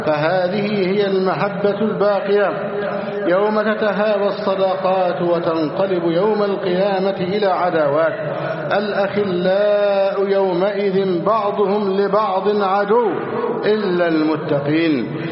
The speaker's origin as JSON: {"language": "Arabic", "country": "Egypt", "said": "اللهم احفظ بلدنا مصر واجعلها أمنا أمانا، سخاء رخاء، وسائر بلاد المسلمين."}